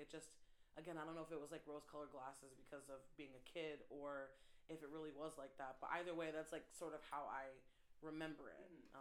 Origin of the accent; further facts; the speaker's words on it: Clifton Park, New York, United States; born there; So I was born in Clifton Park, and that is just like a suburb of Albany. It's about 20 minutes north if you're not from the area.